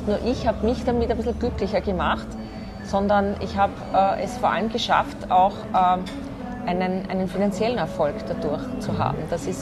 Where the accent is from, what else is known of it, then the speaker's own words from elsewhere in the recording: Austria; Es gibt so Burnout-Prophylaxe-Seminaren bei uns in Österreich für Selbstständige.